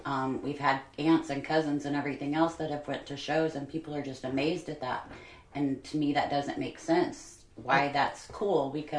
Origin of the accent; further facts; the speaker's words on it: Green Valley, United States; also born or lived in Kansas City / Independence; I was born in Kansas City. We lived in Independence until my parents divorced when I was about 6, and then we moved to Green Valley in 1979.